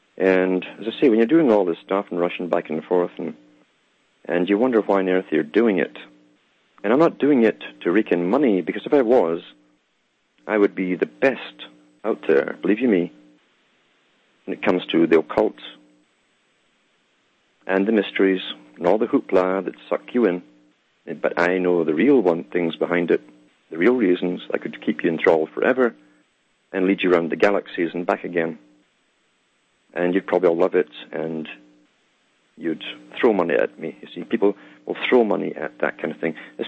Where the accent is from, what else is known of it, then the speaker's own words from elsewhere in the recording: United Kingdom; moved away; I came from Britain. I knew how Britain worked.